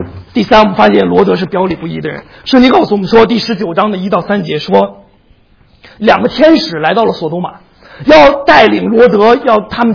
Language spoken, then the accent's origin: Chinese; China; 我们中国人不爱责备，我们就喜欢商量